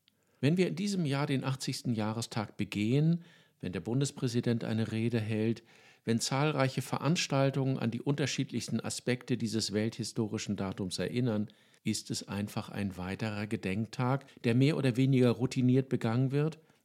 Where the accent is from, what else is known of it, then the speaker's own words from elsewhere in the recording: Hamburg, Germany; Schließlich unsere Städte und Dörfer, meine Heimatstadt Hamburg, sie wären unbeschadet geblieben.